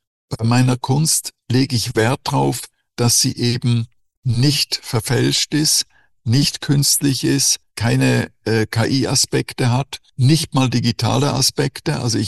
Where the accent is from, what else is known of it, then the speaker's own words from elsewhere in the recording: Switzerland; weil ich bin ja in der Schweiz groß geworden